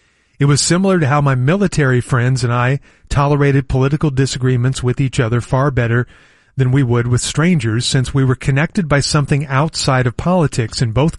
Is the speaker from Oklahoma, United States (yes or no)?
yes; Oklahoma City, Oklahoma, United States; I grew up in a minor league town. I grew up in Oklahoma City long before the Thunder got there. It was only minor league sports.